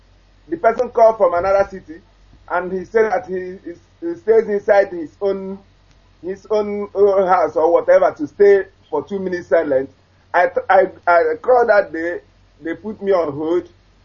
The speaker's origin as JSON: {"language": "English", "town": "Umezi", "region": "Imo", "country": "Nigeria", "lives_now": "Ukraine", "said": "from Omanajo, Umezi, in the Idato South local government in Imo State, Biafra land."}